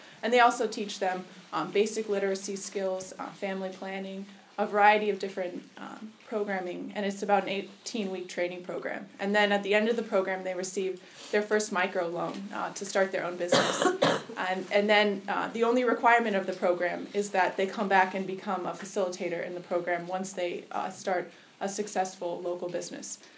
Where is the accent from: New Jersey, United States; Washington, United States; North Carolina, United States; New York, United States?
Washington, United States; Seattle; the experience of young people in other countries was very different from my own experience growing up in Seattle.